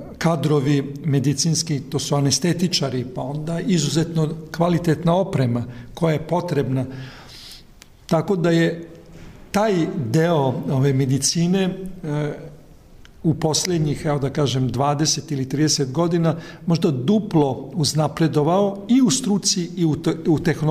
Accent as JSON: {"language": "Serbian", "country": "Serbia", "said": "Tako da je kod nas u Srbiji pre godinu dana donesen pravilnik"}